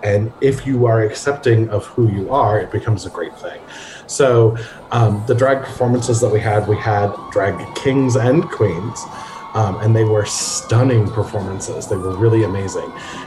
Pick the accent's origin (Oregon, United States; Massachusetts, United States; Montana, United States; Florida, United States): Montana, United States; Helena; It was absolutely one of those things that growing up in Helena, I never thought I'd see.